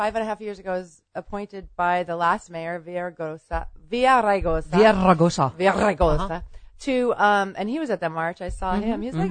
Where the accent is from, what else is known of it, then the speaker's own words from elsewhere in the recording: Berkeley, California, United States; I think because growing up in Berkeley, it was very we recycled.